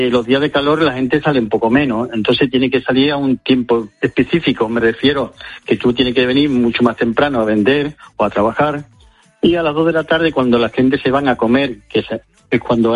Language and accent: Spanish; Andalusia, Spain; Soy andaluz también. Entonces muchas veces llegamos a Sevilla y tenemos 50 grados.